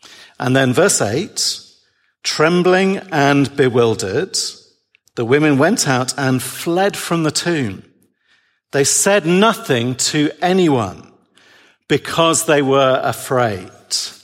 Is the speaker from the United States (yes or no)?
no; England, United Kingdom; I'm English, so are many of you.